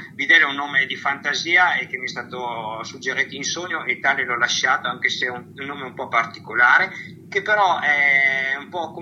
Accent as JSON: {"language": "Italian", "region": "Emilia-Romagna", "country": "Italy", "said": "ho preso spunto dai pipistrelli che popolano la mia terra, perché io sono della provincia di Parma"}